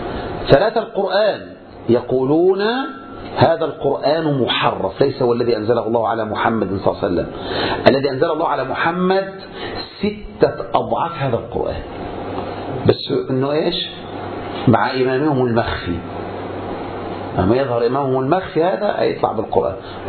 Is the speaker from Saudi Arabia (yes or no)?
no; Egypt; هذه خلافات 5% عندنا في مصر